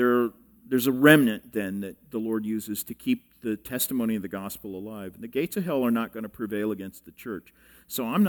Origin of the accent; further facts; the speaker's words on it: Tulsa, Oklahoma, United States; I grew up in Tulsa, which is the home of every unclean charismatic bird, you know.